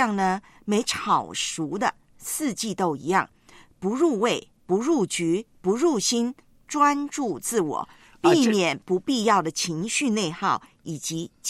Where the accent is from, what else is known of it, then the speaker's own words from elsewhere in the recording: Taiwan; 在三月底的时候，从家乡，我的老家、